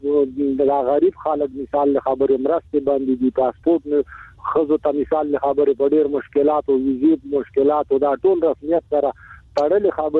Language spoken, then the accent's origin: Pashto; Afghanistan; accent: Afghan refugee; زه افغان مهاجر يم